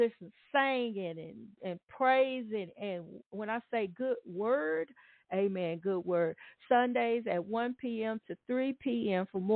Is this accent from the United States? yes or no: yes; Atlanta, Texas, United States; now in Houston, United States; I'm from South Park. Well, I'm really from Atlanta, Texas, but I've been in Houston long enough to call it home.